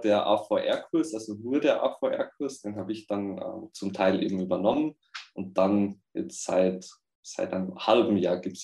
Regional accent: Austria; Ich komme aus Österreich und bin selbstständig als Webentwickler tätig.

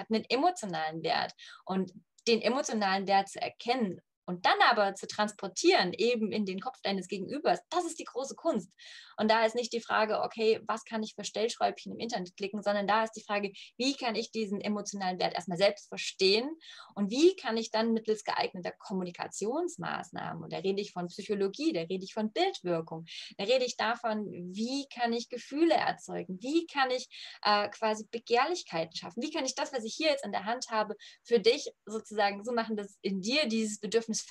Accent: Leipzig, Saxony, Germany; Ich bin Leipzigerin durch und durch

